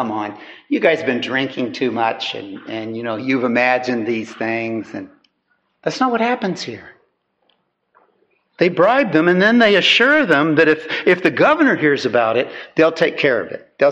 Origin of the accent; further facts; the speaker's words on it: Kansas, United States; Well, I grew up in Kansas, and the bordering state is Missouri.